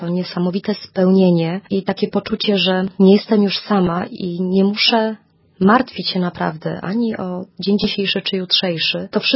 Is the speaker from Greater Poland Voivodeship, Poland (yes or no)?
no; Silesian Voivodeship, Poland; Pochodzę ze Śląska, tam się wychowałam, w rodzinie ateistów.